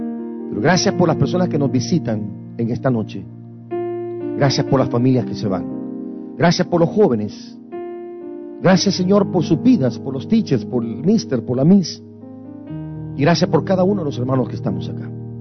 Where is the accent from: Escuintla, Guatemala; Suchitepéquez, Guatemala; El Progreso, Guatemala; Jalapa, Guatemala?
El Progreso, Guatemala; Guastatoya; decir que yo soy de Guatemala, que soy nacido en Guastatoya